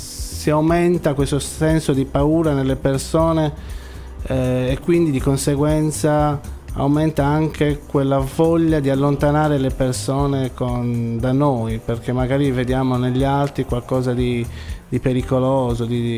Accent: Senegal; now in Cagliari, Italy; Io sono senegalese ma mi sento anche cagliaritano, mi sento parte di questa città

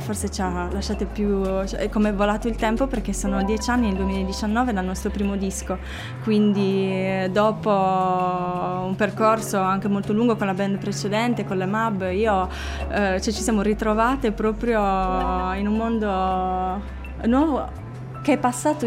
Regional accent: Sardinia, Italy; noi siamo del Sulcis, tra Sant'Antioco e Carbonia

